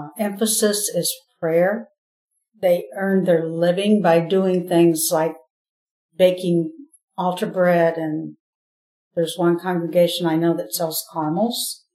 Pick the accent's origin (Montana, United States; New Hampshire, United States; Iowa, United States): Iowa, United States; Dubuque; born or raised there; also born or lived in Keokuk